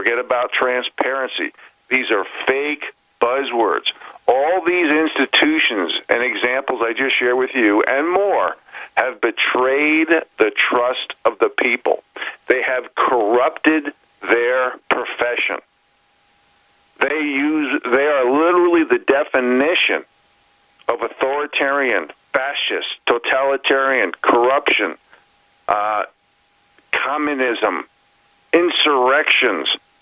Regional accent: United States; I do this strictly as an obligation because I am an American, and that is it.

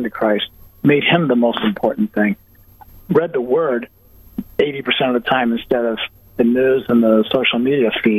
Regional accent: United States; I'm American. I know what it's like.

